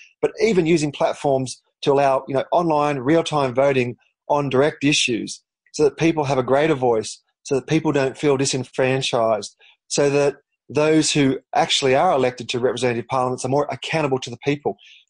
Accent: Canberra, Australian Capital Territory, Australia; I still believe that my hometown, Canberra, where I was lucky enough to work on their smart city program for many years

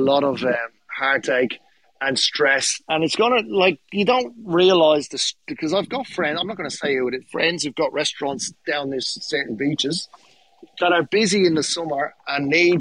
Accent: Dublin, Leinster, Ireland; And I'm from Dublin going, what is going on?

